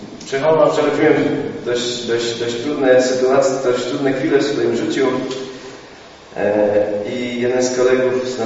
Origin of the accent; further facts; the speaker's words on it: Trzebinia, Lesser Poland, Poland; now in Krzeszowice, Poland; Kilkanaście lat temu przeprowadziłem się tutaj do Krzeszowic wraz z moją żoną. Pochodzę z Trzebini